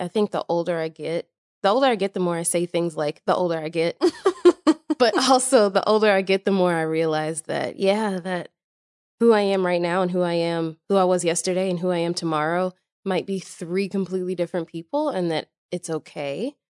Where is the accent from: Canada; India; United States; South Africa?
United States; Nashville, Tennessee; Yeah, I am originally from Nashville, which and I've lived in the South my whole life except for 1 year, and I got back down here as soon as I could. So I heavily identify with being Southern.